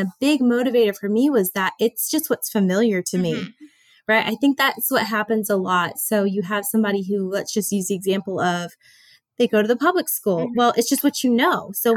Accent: South Carolina, United States; So I did CC in middle school and high school growing up in South Carolina.

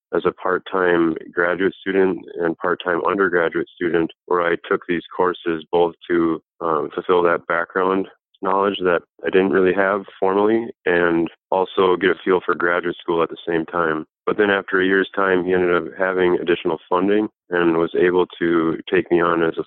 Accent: Minnesota, United States; even though I had a lot of experience with mosquitoes growing up in Minnesota.

